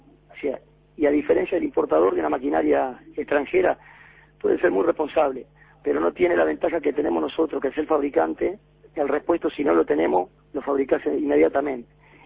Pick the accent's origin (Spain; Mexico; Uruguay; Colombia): Uruguay; nosotros somos diferentes a Argentina, o somos diferentes a Brasil